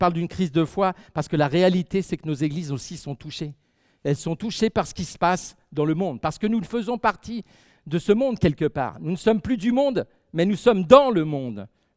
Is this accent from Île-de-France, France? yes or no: yes; Île-de-France, France; moi je suis français, on l'entend bien, je ne suis pas suisse, ni même pas vaudois, mais je suis français de la région de Paris, de la banlieue parisienne